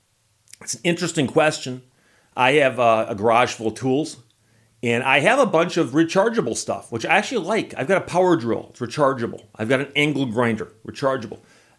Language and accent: English; Michigan, United States; I'm from Michigan. We don't wash our driveways.